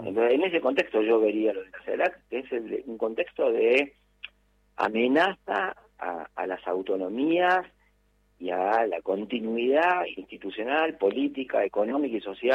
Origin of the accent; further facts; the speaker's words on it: Argentina; ya viéndolo como argentino